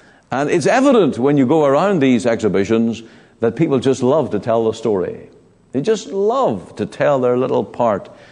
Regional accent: Northern Ireland, United Kingdom

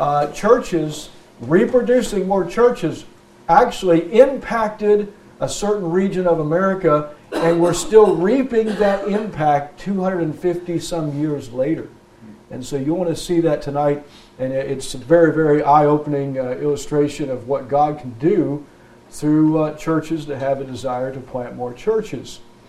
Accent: Florida, United States; also born or lived in Indiana; now in Tennessee, United States; I am from Tennessee now. I'm not from there originally. I grew up in South Florida, was born on a farm in Indiana.

